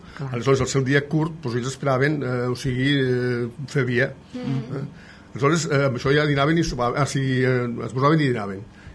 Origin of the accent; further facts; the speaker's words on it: Móra la Nova, Catalonia, Spain; que som de Móra Nova